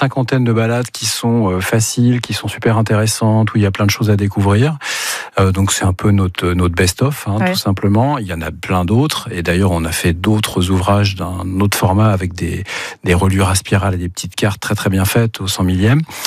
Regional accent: Normandy, France; je suis normand

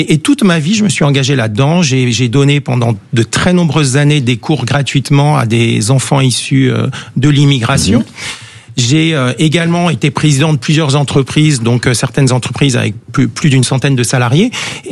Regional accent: Meudon, Île-de-France, France; Et moi, j'ai grandi à Meudon

